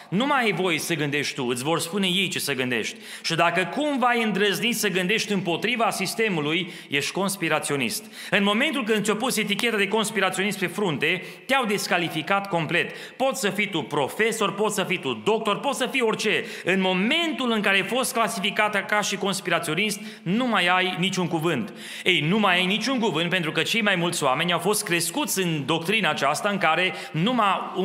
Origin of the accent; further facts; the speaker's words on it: Romania; în special noi care ne gândim ca români că știm toate lucrurile